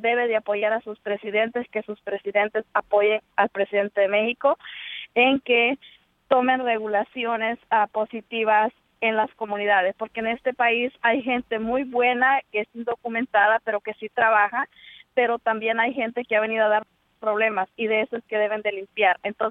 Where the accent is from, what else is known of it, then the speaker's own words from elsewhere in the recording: El Salvador; Soy de origen centroamericano, salvadoreño.